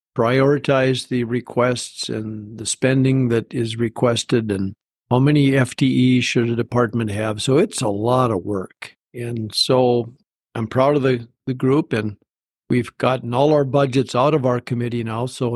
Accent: Cooperstown, North Dakota, United States; I'm from Cooperstown, and we were District 23 up until the redistricting, and now we are District 29.

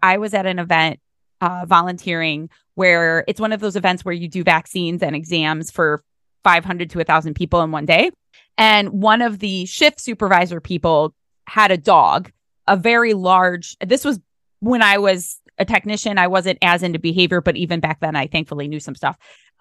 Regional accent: Ohio, United States; hey guys, I'm from Ohio, but I could find people in your state who would love to work with you.

